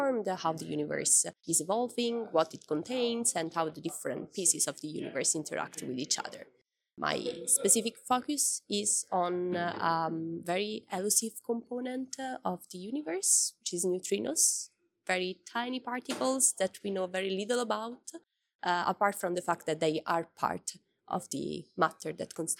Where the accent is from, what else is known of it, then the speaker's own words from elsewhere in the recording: Italy; I come from Italy. I'm based in Ferrara, which is a little town in between Padua and Bologna, if you know more or less where they are in Italy, northeastern part of Italy.